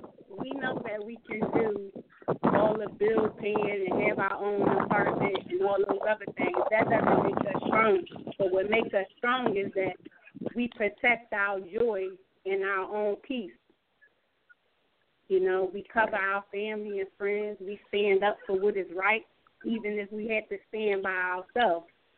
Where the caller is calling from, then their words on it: Philadelphia, Pennsylvania, United States; I'm calling from Philly.